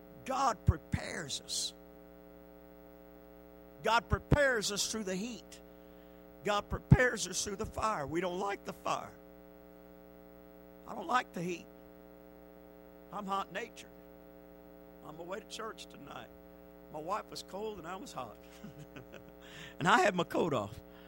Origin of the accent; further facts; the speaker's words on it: Connecticut, United States; And I know I came up from Yankee land, and I remember the first time we grew okra back up there. My pastor was from Oklahoma, there in Connecticut